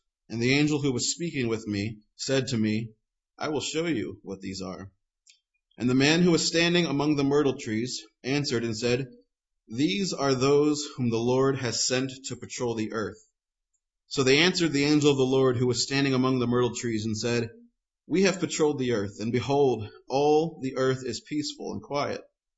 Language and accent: English; Connecticut, United States; Actually, I was born and raised in New England. I was born in Connecticut, and I lived up in Connecticut up and through ninth grade